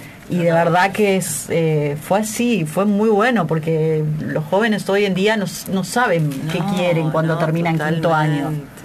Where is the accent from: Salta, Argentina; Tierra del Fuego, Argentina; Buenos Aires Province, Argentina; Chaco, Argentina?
Chaco, Argentina; Villa Ángela; Crecí en Villa Ángela, mucho en el campo.